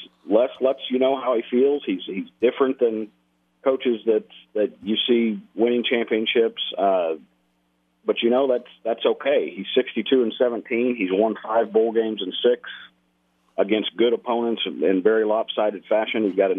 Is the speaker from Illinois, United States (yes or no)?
no; Kansas, United States; I'm from the Midwest, actually. I spoke with whichever one of you guys I spoke to first. I told them I'm from Kansas, so I grew up near enough Nebraska to know how passionate fans are up there.